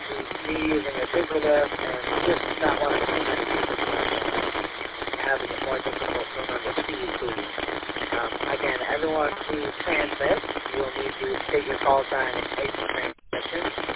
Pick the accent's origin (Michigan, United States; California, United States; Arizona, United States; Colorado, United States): Michigan, United States; Lansing; I'm from Lansing, and I'll be doing checking in full time.